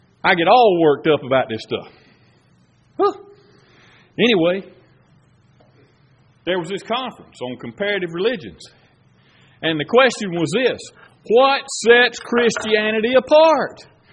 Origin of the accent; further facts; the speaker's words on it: Georgia, United States; I was raised in South Georgia, very conservative, okay?